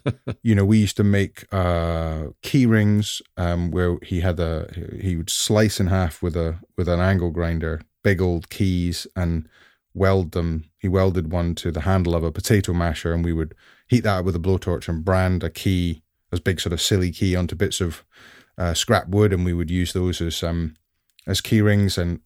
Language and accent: English; Scotland, United Kingdom; It was very hot. I'm from Scotland.